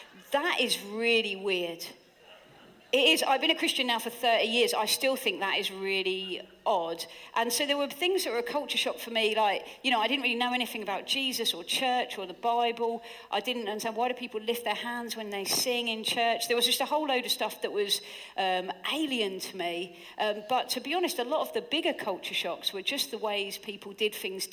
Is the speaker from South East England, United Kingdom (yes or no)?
yes; Hastings, South East England, United Kingdom; I grew up in Hastings, where I now live again, and I grew up in relative poverty.